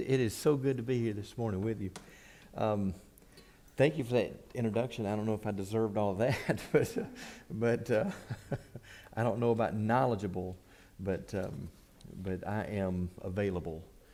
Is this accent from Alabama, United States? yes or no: yes; Bessemer, Alabama, United States; I grew up in the Bessemer area, around the McCalla-Bessemer area.